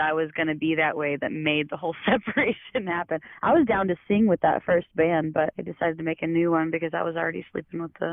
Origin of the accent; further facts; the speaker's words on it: Colorado, United States; now in Texas, United States; Especially because I came from from Colorado down to Texas.